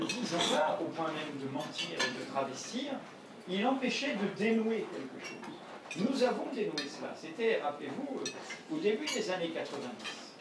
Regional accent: Algeria; also born or lived in French Antilles; Moi, j'ai grandi aux Antilles et en Algérie, je suis un produit de cette histoire, tout en n'étant pas moi-même issu de ces territoires.

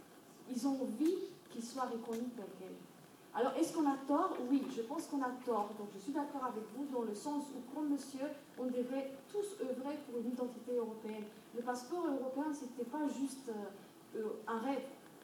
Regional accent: Romania; moved away; Pourquoi moi j'ai quitté la Roumanie?

